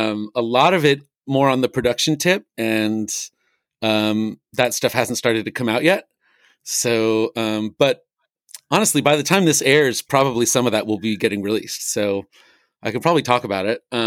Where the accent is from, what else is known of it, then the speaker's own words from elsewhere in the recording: Menlo Park, California, United States; I grew up on Lorelei Lane right off of Marsh Road in Menlo Park. And we had these train tracks behind my house in Menlo Park